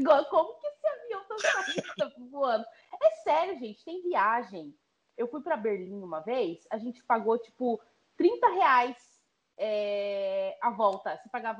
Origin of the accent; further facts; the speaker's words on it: Mato Grosso do Sul, Brazil; also born or lived in Florianópolis; Eu passei a minha vida toda no Mato Grosso do Sul morando em casa. Depois eu mudei para Florianópolis, morei em apartamento. Aí mudei para cá, mudei para apartamento também.